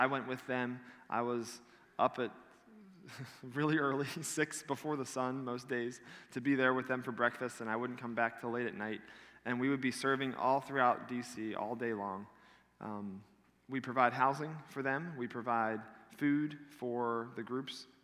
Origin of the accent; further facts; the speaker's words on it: Claymont, Delaware, United States; I mean, I'm from Claymont, and I went to school in North Wilmington, and I just hadn't really been in a city very much.